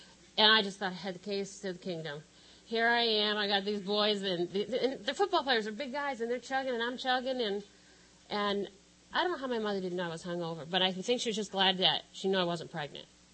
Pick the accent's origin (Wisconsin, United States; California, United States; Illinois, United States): California, United States; Encinitas; I'm an alcoholic from Encinitas.